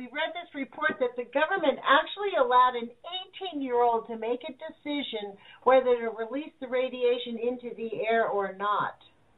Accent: Los Angeles, California, United States; You know what? I know about that because I'm from Los Angeles.

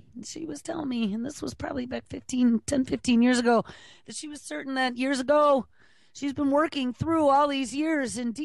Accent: New York, United States; according to research from a university right here in my home state, Binghamton University, as part of the SUNY system.

